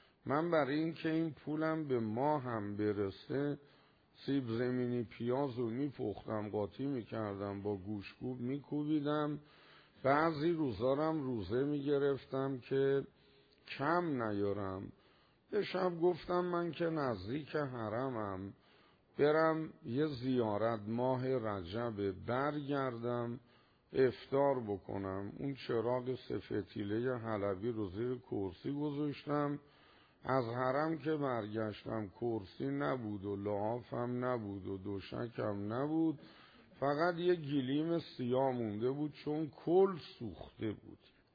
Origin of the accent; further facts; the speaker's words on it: Tehran, Tehran Province, Iran; گفت اهل کجایی؟ گفتم تهران.